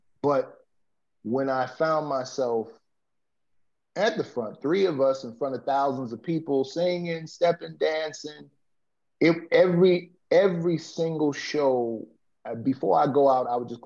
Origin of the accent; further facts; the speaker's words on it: Bronx, New York, United States; No, born and raised in the Bronx, Third Avenue.